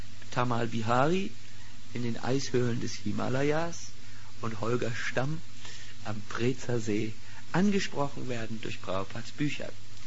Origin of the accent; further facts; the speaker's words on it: Schleswig-Holstein, Germany; Kennst du Preetz? Hast du schon mal verteilt? Beim Eutiner See? Auch nicht. Da bin ich groß geworden in der Gegend.